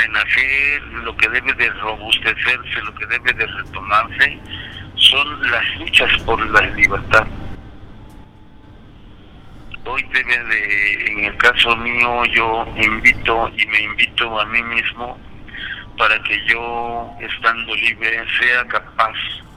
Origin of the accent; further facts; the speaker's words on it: Oaxaca, Mexico; alejado de mi hogar, alejado de mi pueblo, simple y sencillamente porque el poder, a través de el poder, a través del sistema de justicia de Oaxaca, ha tenido el interés de que yo esté lejos de ellos